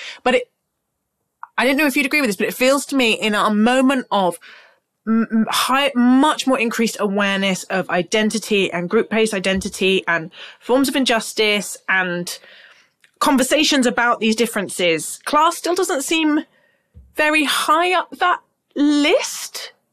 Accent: United Kingdom; Police that we all do, I think, probably think exists because we're British people and it's in our DNA.

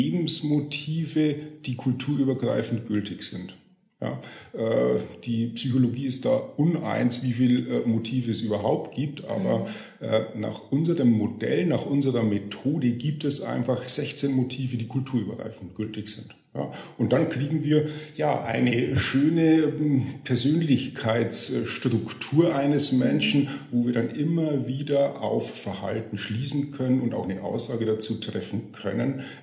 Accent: Bavaria, Germany; ich bin Mann, ich bin Niederbayer, 52

